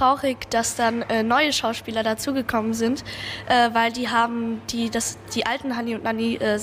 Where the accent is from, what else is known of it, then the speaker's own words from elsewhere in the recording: Luxembourg; Also ich komme aus Luxemburg